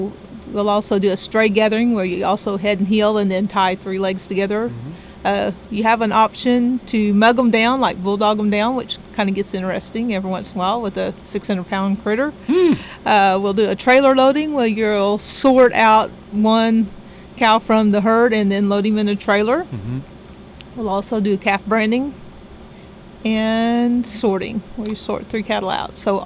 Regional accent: Ramona, Oklahoma, United States; Yes, sir. I'm from Ramona.

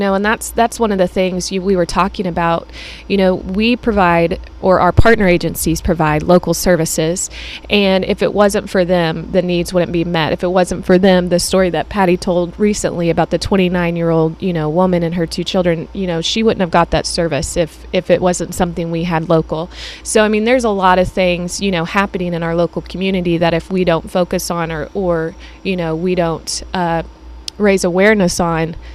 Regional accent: Bartlesville, Oklahoma, United States; You know, I was born and raised in Bartlesville

